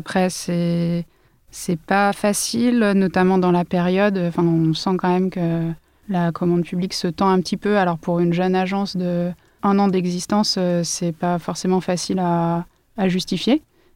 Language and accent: French; Lyon, Auvergne-Rhône-Alpes, France; Je suis lyonnaise, enfin dans l'Ain exactement.